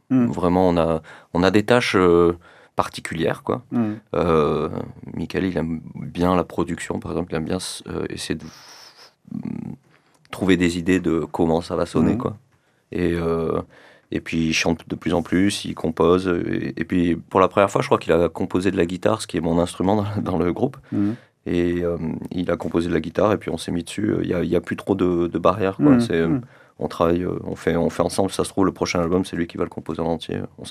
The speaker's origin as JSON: {"language": "French", "country": "France", "said": "vu qu'on est français, vu qu'on joue la plupart du temps en France"}